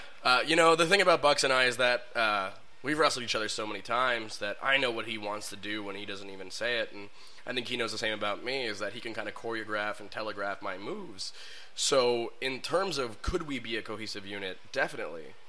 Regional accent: Montreal, Quebec, Canada; This is my hometown. It's the only promotion in Montreal I work for anymore.

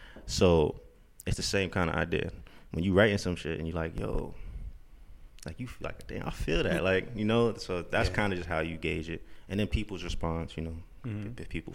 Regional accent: Harlem, New York, United States; Yeah, I mean, I'm from Harlem.

